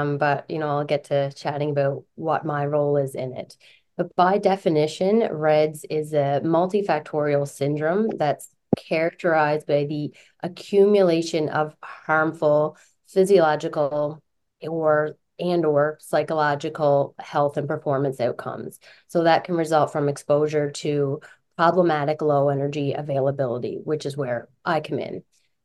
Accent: Deer Lake, Newfoundland and Labrador, Canada; now in Antigonish, Canada; located in Antigonish, Nova Scotia, but from Deer Lake, Newfoundland. And you will definitely hear my accent at some point through the chat today.

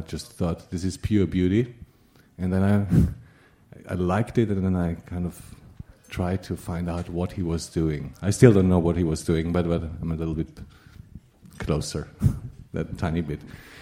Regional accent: Austria; English is a second language; Yeah, I grew up in Austria. I don't speak English.

